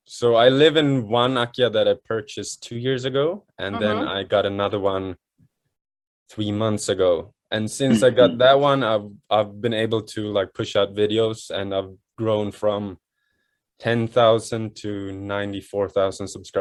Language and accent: English; Sweden; I'm born and raised in Sweden. I have two younger sisters